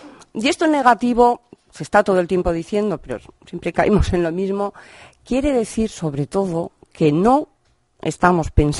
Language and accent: Spanish; Basque Country, Spain; now in Navarre, Spain; Pues yo que soy vasca, que siempre he pensado en eso de la palabra